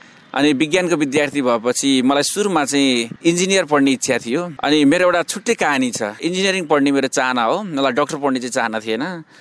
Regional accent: Narayanpur, Bagmati, Nepal; born there; मेरो बाल्यकाल म चितवनमै जन्मिएको हो, चितवनको नारायणपुर भन्ने ठाउँमा। विक्रम सम्वत 2037 सालमा मेरो जन्म भएको

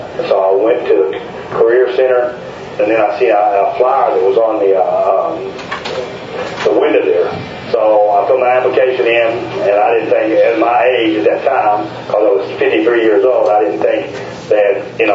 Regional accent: Frankfort, Kentucky, United States; moved away as an adult; And I grew up in Frankfort, and I came to Lexington in 1988, and I started my career here.

